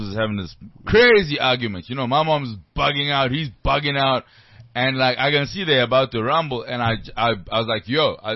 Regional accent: Johannesburg, Gauteng, South Africa; I'm from Joburg.

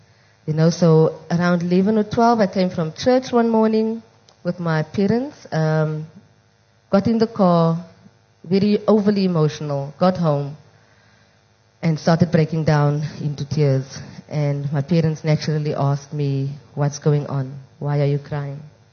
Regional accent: Mitchells Plain, Western Cape, South Africa; And growing up in Mitchell's Plain, there's a lot of social ills.

